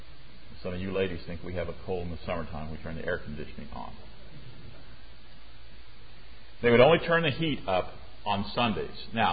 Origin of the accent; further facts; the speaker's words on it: Missouri, United States; I grew up in Missouri in the heart of Church of Christ country.